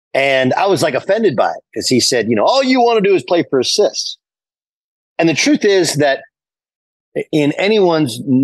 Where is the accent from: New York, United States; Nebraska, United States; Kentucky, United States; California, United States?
California, United States; Los Angeles; It's fascinating because I grew up in Los Angeles, a gigantic Magic fan.